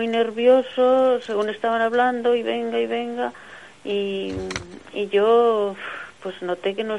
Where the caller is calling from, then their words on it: Guadalajara, Jalisco, Mexico; Mire, yo soy de Guadalajara